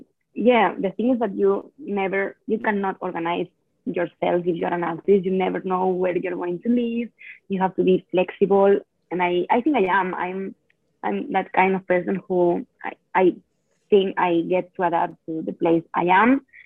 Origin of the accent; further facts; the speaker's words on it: Valencia, Valencian Community, Spain; English is a second language; My hometown. I'm back in my hometown, and this is a really cool place to live because it's not so big, as big as Madrid or Barcelona, but it's the third city in Spain.